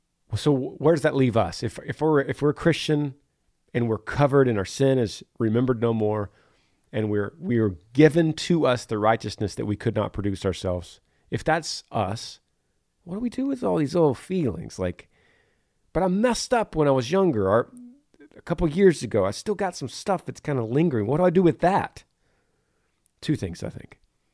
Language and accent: English; Greenville, Ohio, United States; I'm from Greenville, Ohio.